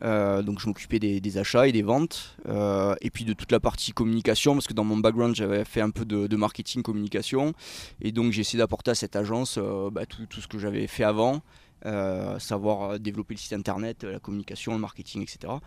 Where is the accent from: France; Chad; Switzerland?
France; Avignon, Provence-Alpes-Côte d'Azur; also born or lived in Paris; now in Las Vegas, United States; Alors moi, je suis d'Avignon. Mais j'ai vécu principalement à Paris et un peu à l'étranger.